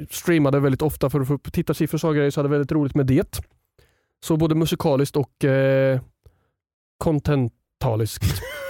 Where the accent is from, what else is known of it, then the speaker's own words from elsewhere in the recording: Sundsvall, Västernorrland County, Sweden; also born or lived in Gothenburg; Nej, uppväxt i Sundsvall.